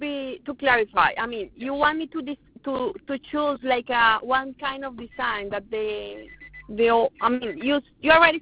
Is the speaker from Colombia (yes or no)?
yes; Colombia; now in Brooklyn, United States; I mean, I'm from Colombia